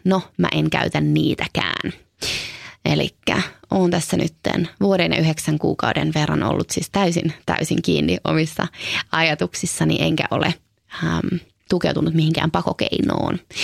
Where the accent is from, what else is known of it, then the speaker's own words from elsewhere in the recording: Helsinki, Uusimaa, Finland; born there; No mä synnyin vuonna 1994 Helsingissä perheeseen, jossa oli isoveli, pari vuotta vanhempi, ja äiti ja isä.